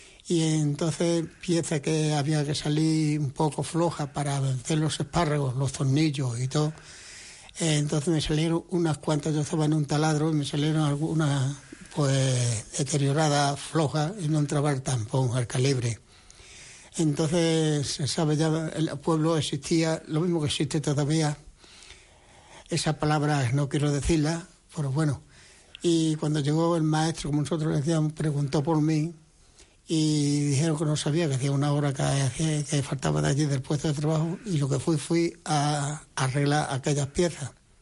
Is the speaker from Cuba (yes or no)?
no; Zafra, Extremadura, Spain; now in Catalonia, Spain; yo como extremeño, como pacense, pues estoy muy orgulloso de mi pueblo, en que llevo 45 años en Cataluña, pero mi tierra la he hecho mucho de menos.